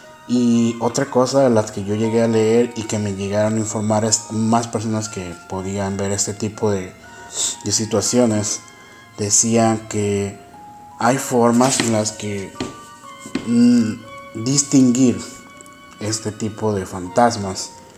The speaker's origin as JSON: {"language": "Spanish", "country": "Mexico", "lives_now": "Ecuador", "said": "yo soy de México, pero en este momento estoy viviendo en Ecuador."}